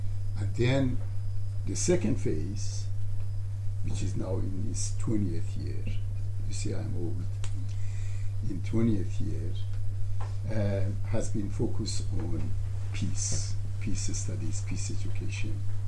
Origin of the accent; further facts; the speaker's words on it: Iran; English is a second language; I was born and raised in Iran, a country of enormous violence, a country that doesn't know peace, and being a member of the minority in that country, member of the Baha'i faith